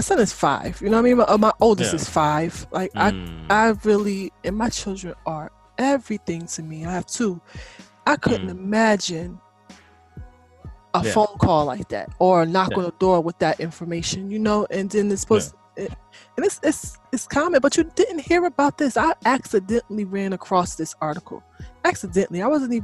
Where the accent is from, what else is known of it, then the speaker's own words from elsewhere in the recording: United States; I was really into football because I'm American. Even though they don't believe I am because of the color of my skin, but I am